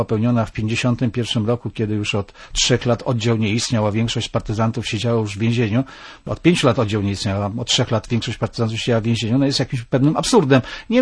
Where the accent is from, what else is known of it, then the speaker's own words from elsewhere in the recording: Pomeranian Voivodeship, Poland; No, ja jestem Kaszubą, stąd wiem, że u nas na Kaszubach osoba z zewnątrz przyjmowana jest początkowo dość nieufnie